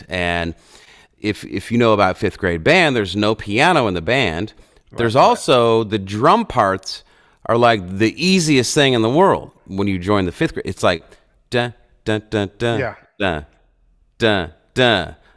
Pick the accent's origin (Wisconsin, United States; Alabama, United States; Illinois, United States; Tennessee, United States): Illinois, United States; Chicago; I got really inspired by somebody in my hometown, just South Chicago.